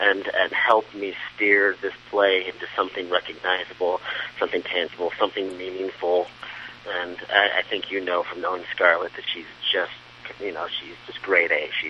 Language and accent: English; Vallejo, California, United States; I'm just one of those guys that, growing up in the Vallejo school systems